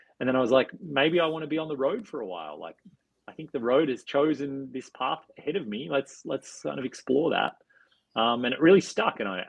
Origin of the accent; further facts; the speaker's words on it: Australia; I was living in Canada at the time. I'm from Australia a long time ago.